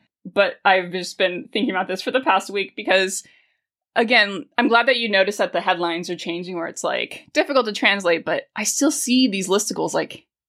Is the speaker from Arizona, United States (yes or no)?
yes; Phoenix, Arizona, United States; I have lived in the Sonoran Desert. I grew up in Phoenix.